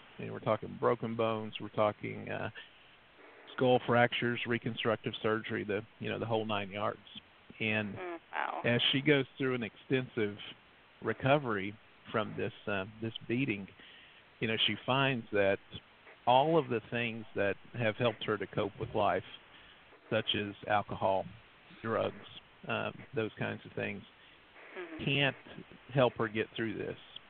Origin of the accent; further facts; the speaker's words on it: Virginia, United States; also born or lived in Tennessee / North Carolina; now in Bowling Green, United States; Yeah, I grew up in Southwest Virginia, lived in Northeast Tennessee, Western North Carolina, and now in Bowling Green, Kentucky with my wife's son.